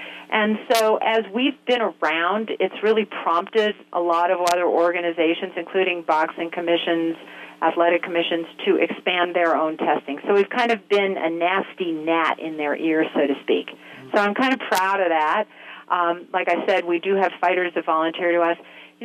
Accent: Toronto, Ontario, Canada; born there; I was born in Toronto.

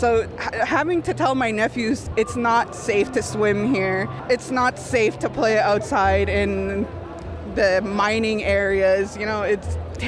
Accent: Quebec, Canada; I'm 26 years old, and I'm an Algonquin from the Abitibi region in Quebec.

